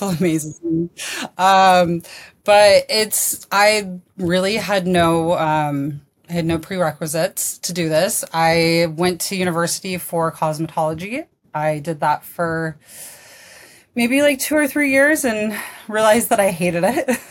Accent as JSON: {"language": "English", "town": "Las Vegas", "region": "Nevada", "country": "United States", "tie": "born or raised there", "said": "So born and raised in Vegas, one of the few. And I mean, I'd say it's actually a really normal place to grow up."}